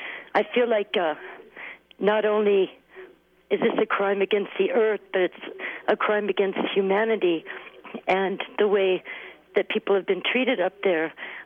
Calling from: McLeod, Kansas, United States; I'm calling from McLeod, Kansas.

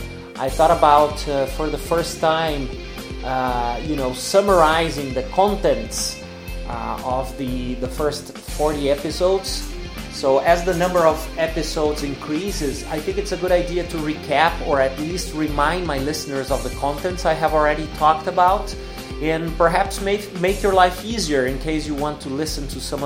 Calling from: Porto Alegre, Rio Grande do Sul, Brazil; English is a second language

